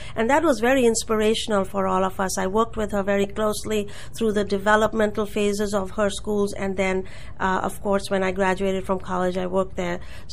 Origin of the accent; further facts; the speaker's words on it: India; moved away; As an immigrant, especially in 1986 when being an Indian was not in style. People were more concerned about my ethnicity rather than my capabilities.